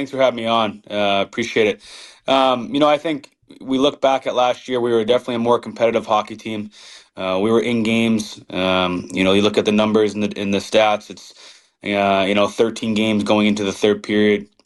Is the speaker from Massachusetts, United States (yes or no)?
yes; Boston, Massachusetts, United States; growing up in the Boston area, you know, everyone's is diehard Red Sox, diehard Patriots